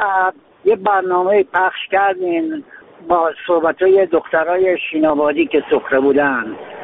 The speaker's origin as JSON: {"language": "Persian", "country": "Iran", "said": "من یه ایرانیم، دلم برای تمام ایرانیان می سوزه."}